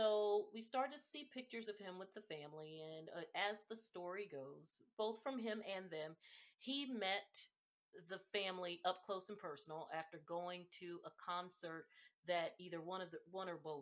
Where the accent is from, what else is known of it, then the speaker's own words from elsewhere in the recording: East Coast, United States; I'm from the East Coast, so I definitely saw at least the husband's career from the very beginning.